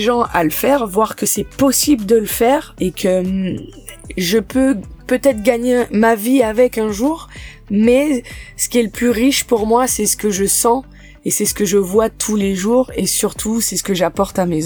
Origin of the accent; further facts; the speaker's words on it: French Antilles, France; J'ai fait un petit peu de tout dans ma jeunesse parce que aux Antilles, l'orientation est toujours un peu compliquée.